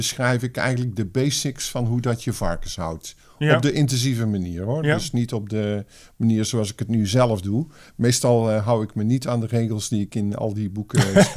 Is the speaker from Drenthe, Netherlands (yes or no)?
no; Best, North Brabant, Netherlands; Nou, ik kom oorspronkelijk uit Best, dus dat was 10 kilometer.